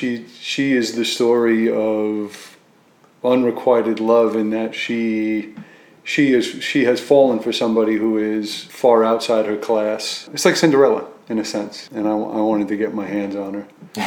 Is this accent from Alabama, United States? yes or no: no; Yonkers, New York, United States; also born or lived in Bronx; Born in the Bronx and then raised in the first half of my life in Yonkers.